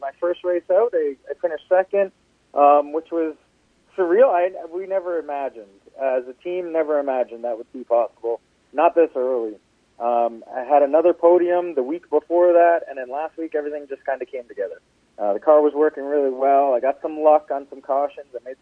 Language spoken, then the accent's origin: English; Waterloo, Ontario, Canada; growing up, I grew up in Waterloo, Ontario.